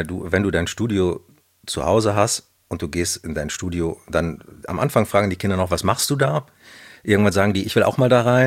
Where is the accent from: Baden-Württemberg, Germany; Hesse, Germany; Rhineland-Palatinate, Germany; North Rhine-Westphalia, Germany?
North Rhine-Westphalia, Germany; Düsseldorf; Nee, aber ich habe tatsächlich als Düsseldorfer so zwei Kölner Unternehmen, für die ich auch unterwegs bin.